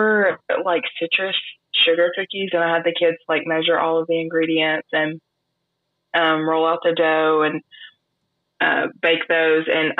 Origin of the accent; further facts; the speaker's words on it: Alabama, United States; So growing up, I lived in northeastern Alabama.